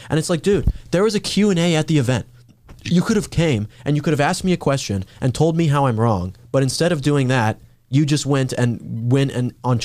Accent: Colorado, United States; Denver was great because you guys know I'm from Colorado.

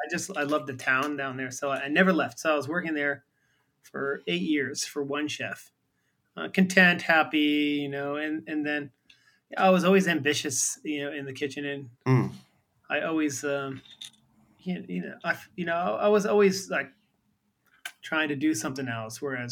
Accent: Boston, Massachusetts, United States; Went from Boston to San Diego, and I didn't want to go back to the East Coast.

